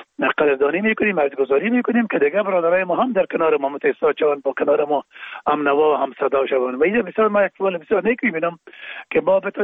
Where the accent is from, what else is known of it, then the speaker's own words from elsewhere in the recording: Afghanistan; ما میگیم افغان هستیم